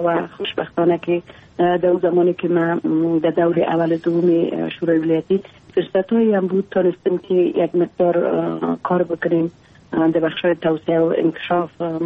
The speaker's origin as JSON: {"language": "Persian", "region": "Takhar", "country": "Afghanistan", "said": "با وجودی که مدودیت ها بسیار زیاد در ولایت ما وجود داره"}